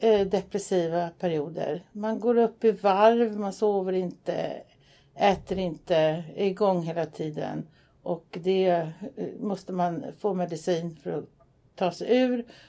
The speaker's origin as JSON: {"language": "Swedish", "town": "Bromma", "region": "Stockholm County", "country": "Sweden", "tie": "born there", "said": "Nej, jag är född i Bromma, i Norra Ängby."}